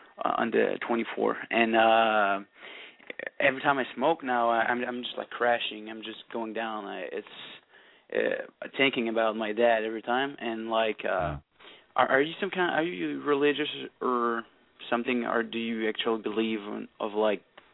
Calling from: Quebec, Canada; All right, I'm calling from Quebec, though, so

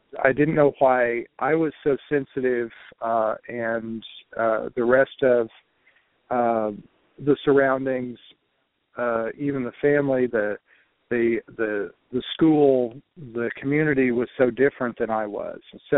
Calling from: Dallas, Texas, United States; Yes, I'm in the Dallas area this evening.

